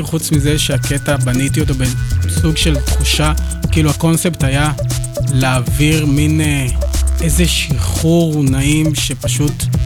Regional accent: Cuba; ממערב אפריקה, אבל אף אחד לא באמת יודע מאיזה מדינה הוא הגיע, אז כולנו פשוט אפרו-קובנים.

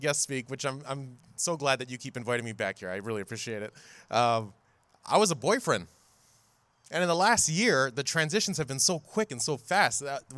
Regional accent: Honolulu, Hawaii, United States; I'm from Honolulu, and when we start off our sermons, we say aloha, and the congregation usually responds with aloha.

